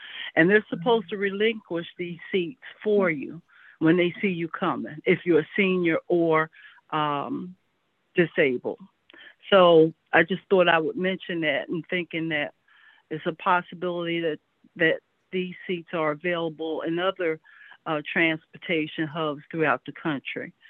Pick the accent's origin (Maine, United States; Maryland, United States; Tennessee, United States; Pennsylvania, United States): Maryland, United States; Bowie; I'm from Bowie, Maryland, and I have access to the train and bus services in Washington, D.C.